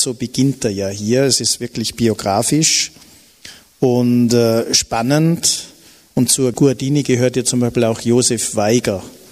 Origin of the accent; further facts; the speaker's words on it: Bregenz, Vorarlberg, Austria; Ich bin Bregenzer